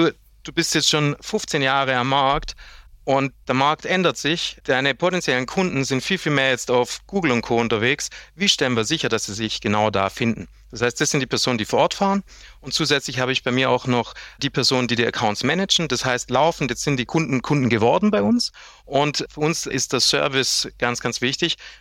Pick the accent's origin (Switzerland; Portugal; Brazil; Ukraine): Portugal; also born or lived in Germany; now in Vienna, Austria; bin quasi Wahlösterreicher. Also bedeutet, ich bin ursprünglich Deutscher, dann bei meinem Vater in Portugal aufgewachsen und vor jetzt 14 Jahren nach Wien gekommen. Bin 34 und sitze aber jetzt aktuell gerade in unserem Standort im schönen Salzburg.